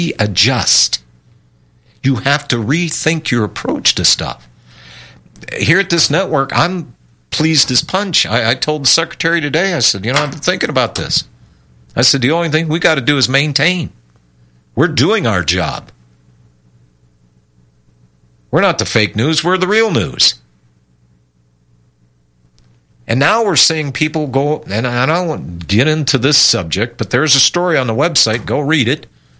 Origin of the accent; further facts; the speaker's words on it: Pennsylvania, United States; born there; Alan, you know, I was born in Pennsylvania. And I wasn't born in the South, but I've been adopted by the Southerners